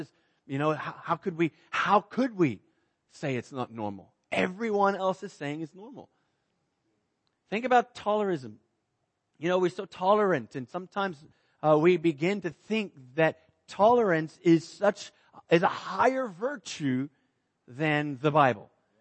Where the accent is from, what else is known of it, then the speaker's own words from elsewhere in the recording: Texas, United States; now in South Africa; We mentioned Texas, and I'm in South Africa, the more I'm getting prouder of being a Texan.